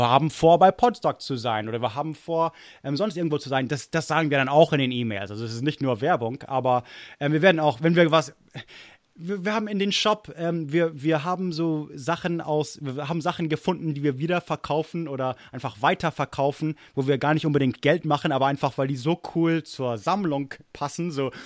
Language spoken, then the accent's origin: German; Germany; born or raised there; also born or lived in United States